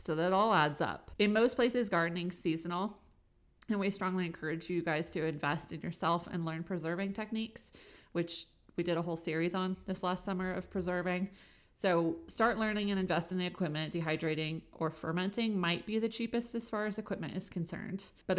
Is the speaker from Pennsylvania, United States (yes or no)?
no; Oregon, United States; So I'm from Oregon, where hazelnuts are grown like